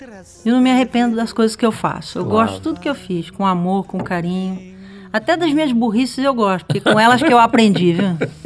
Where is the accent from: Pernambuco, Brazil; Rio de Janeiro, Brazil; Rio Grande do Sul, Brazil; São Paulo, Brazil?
São Paulo, Brazil; Santa Rosa de Viterbo; Eu sou paulista, da divisa de Minas Gerais com São Paulo.